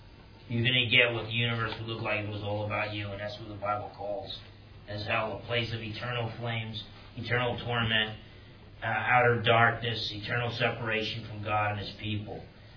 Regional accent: New Jersey, United States; I remember I used to get in fist fights growing up in New Jersey when I was 4 or 5 years old

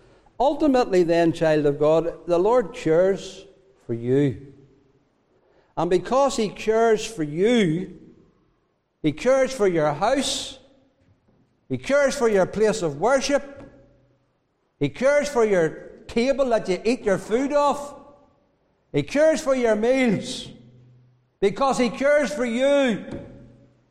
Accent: United Kingdom; We as British Christians, our land is not the land of Israel. Our land is these islands that we live upon.

